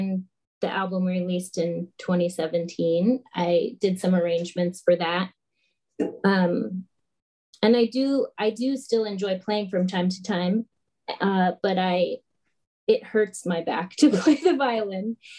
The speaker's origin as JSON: {"language": "English", "town": "Chisago City", "region": "Minnesota", "country": "United States", "tie": "born or raised there", "said": "I grew up in Chisago City, Minnesota. It's a very, very small town about 35 miles northeast of the Twin Cities."}